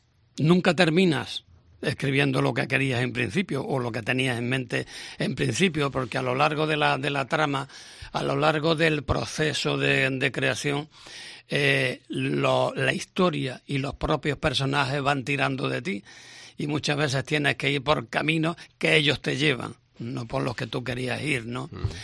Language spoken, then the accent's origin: Spanish; Pedro Abad, Andalusia, Spain; born there; now in Córdoba, Spain; yo nací en Pedro Abad, donde por cierto vamos a presentarlo también dentro de unos días, pero yo llevo ya muchísimos años aquí en Córdoba